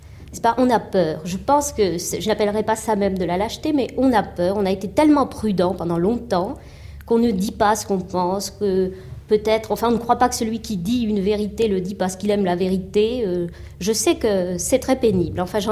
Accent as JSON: {"language": "French", "region": "Brittany", "country": "France", "said": "moi-même je suis de Bretagne"}